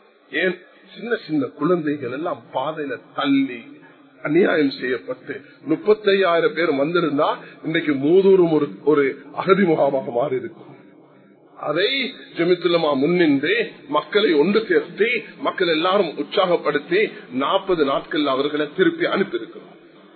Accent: Jaffna, Northern Province, Sri Lanka; நாங்க மன்னார சேர்ந்த யாழ்ப்பாணத்தை சேர்ந்தவர்கள், இன்று வரைக்கும் நாங்கள் அகதிகளாக இருந்து கொண்டிருக்கோம். எத்தனை வருஷம், 32 வருஷம்.

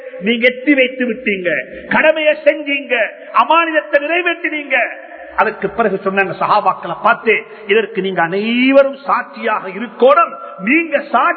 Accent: Sri Lanka; born there; இந்த இலங்கையில நாங்கள் பிறந்தோம், இலங்கை பிரஜைகளாக வாழ்ந்து கொண்டிருக்கிறோம்.

